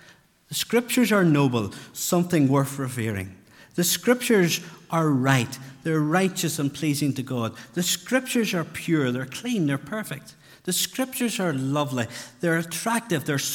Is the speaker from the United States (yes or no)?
no; Northern Ireland, United Kingdom; I come from South Armagh, which is close to the border